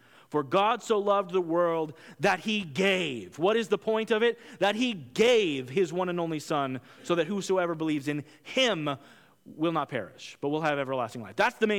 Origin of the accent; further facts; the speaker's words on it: United States; also born or lived in Italy; I had seen it, and as an American, I love gelato